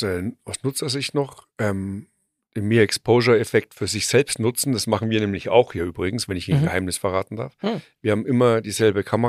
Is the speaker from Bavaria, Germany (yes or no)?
yes; Bavaria, Germany; ich bin ja Bayer.